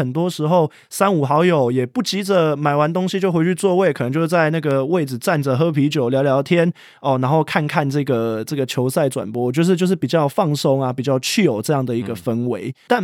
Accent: Taiwan; 在那一刻你真的会觉得以一个身为台湾人而自豪

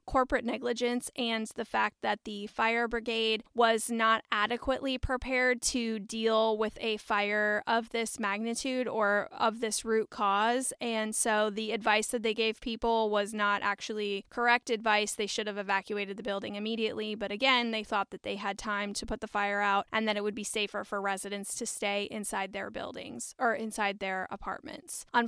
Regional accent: United States; As an American, the concept of not immediately evacuating in the event of a fire got me thinking about where our fire policies actually come from.

